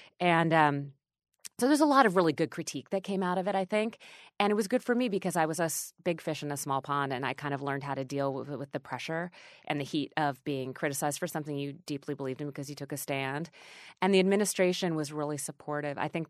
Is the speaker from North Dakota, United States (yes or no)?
yes; North Dakota, United States; so I grew up in North Dakota. We had one abortion clinic and it was in Fargo. It wasn't far from where I lived.